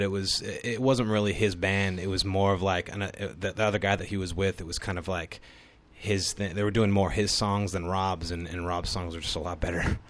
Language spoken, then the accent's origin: English; California, United States; I used to do theater and stuff like that, and I'm from the Bay Area, so that's pretty much what I was doing up until like, you know, 22, 23, and then I kind of got sick of it and moved here